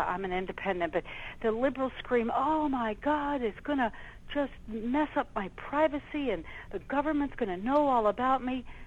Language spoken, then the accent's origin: English; Burbank, California, United States; born there; And I was born in Burbank, California. I am an American citizen